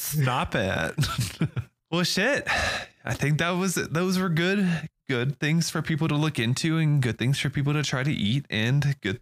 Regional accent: Germany; English is a second language; I mean, all we Germans change is the S sound.

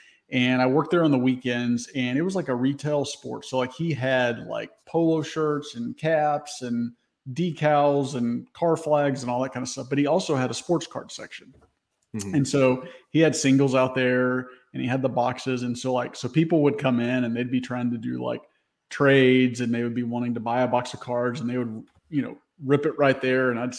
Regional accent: Memphis, Tennessee, United States; I'm 39 years old. I grew up in the Memphis area and had a lot of local card shops kind of around that area

